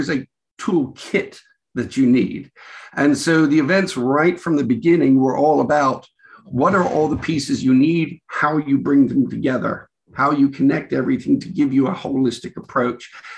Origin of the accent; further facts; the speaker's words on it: Australia; being very Australian as a group, we should geek out and get shit-faced.